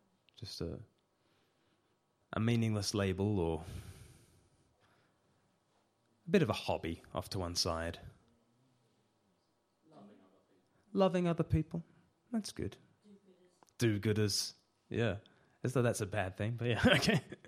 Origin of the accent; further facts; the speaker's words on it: Australia; now in United Kingdom; As an Australian living in the UK, I'm often reminded of sporting results unbidden.